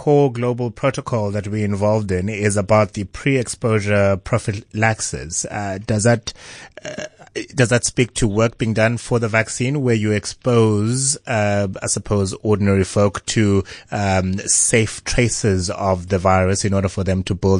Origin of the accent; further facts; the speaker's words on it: South Africa; I am pleased as a South African